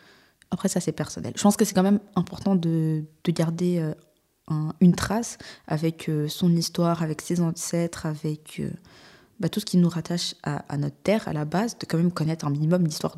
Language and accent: French; Belgium; je suis belge, comme je l'ai dit, par ma culture, ma langue. La façon dont j'ai grandi, le lieu là où j'ai grandi, mais je suis également rwandaise et je suis également malienne.